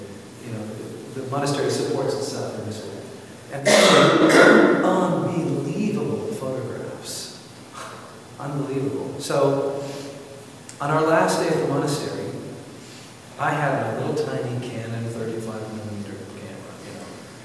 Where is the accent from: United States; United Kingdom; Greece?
United Kingdom; England; And he's speaking Russian and I'm English.